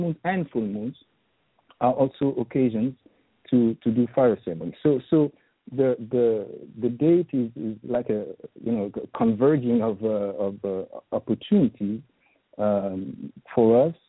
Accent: Haiti; I come from Haiti, and I have been immersed and I practice the traditional Vodou spirituality of Haiti.

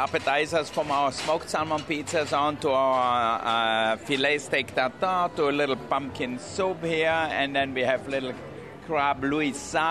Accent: Austria; I come from Austria, so I'm used to it.

